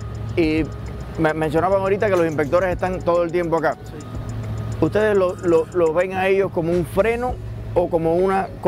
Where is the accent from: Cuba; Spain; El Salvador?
Cuba; Yo vengo del campo de Cuba